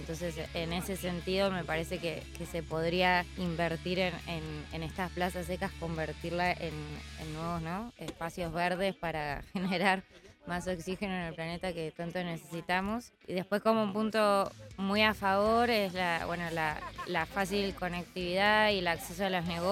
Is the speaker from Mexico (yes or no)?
no; Argentina; also born or lived in Buenos Aires; now in Valladolid, Spain; Soy de Argentina, estoy viviendo acá en Valladolid hace 8 meses, cerca de la Plaza de Batallas